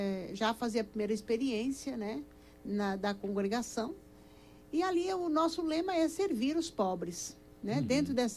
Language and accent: Portuguese; Nova Andradina, Mato Grosso do Sul, Brazil; also born or lived in Guaraçaí, Brazil; Eu nasci em Guaraçaí, São Paulo. Só que, bem criança, meus pais já mudaram para Nova Andradina.